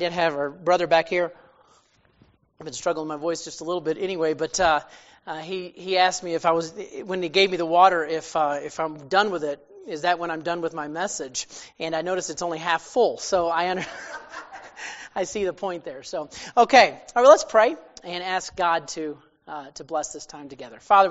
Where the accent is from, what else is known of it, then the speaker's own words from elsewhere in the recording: Alabama, United States; I grew up in Alabama, and it's way different out here. And we're all rednecks back there.